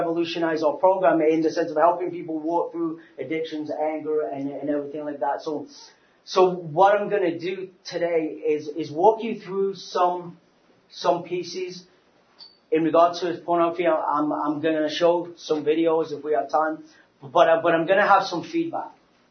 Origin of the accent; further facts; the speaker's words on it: England, United Kingdom; I'm from England. I like tea.